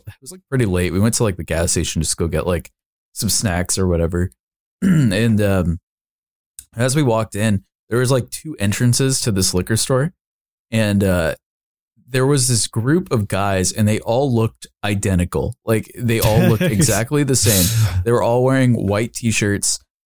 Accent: United States; Like obviously we're American.

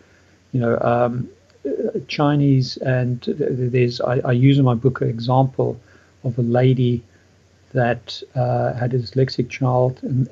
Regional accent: South Africa; growing up in South Africa in the educational system in the 1970s

